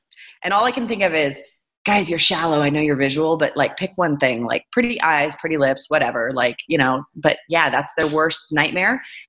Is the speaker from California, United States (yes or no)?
yes; San Francisco, California, United States; I'm from San Francisco, and I'm definitely not vanilla.